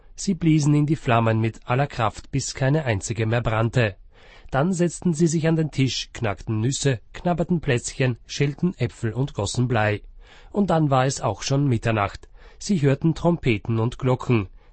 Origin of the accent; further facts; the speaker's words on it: Kostelec nad Vltavou, Central Bohemian Region, Czechia; In meiner Heimatstadt Kostelec an der Moldau fand der Weihnachtsbaum erst in den 60er Jahren des 19. Jahrhunderts Verbreitung.